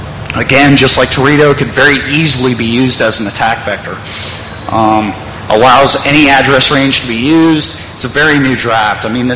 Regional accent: Jacksonville, Florida, United States; okay, I'm from Jacksonville, Florida

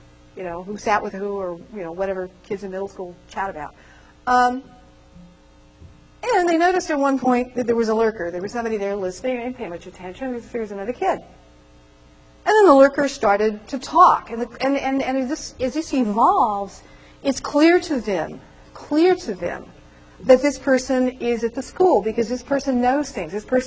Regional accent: United States; I'm an American. We're mercenary.

